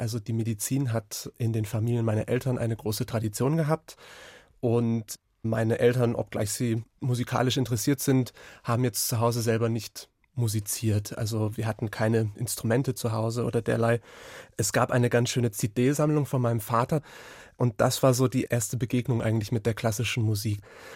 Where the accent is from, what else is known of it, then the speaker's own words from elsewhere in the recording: Mülheim an der Ruhr, North Rhine-Westphalia, Germany; Also ich bin in Mülheim an der Ruhr geboren und aufgewachsen und das Heimatorchester waren dann